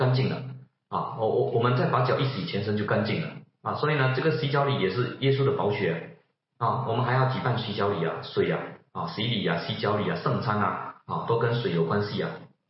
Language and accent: Chinese; China; 我们是中国人哈，所以我们要顺从啊中国的法律啊